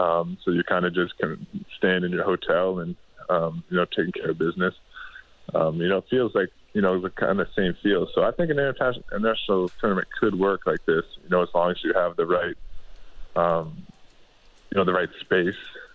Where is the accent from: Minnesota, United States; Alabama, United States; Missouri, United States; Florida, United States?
Florida, United States; because we're playing in Florida and we're from Florida.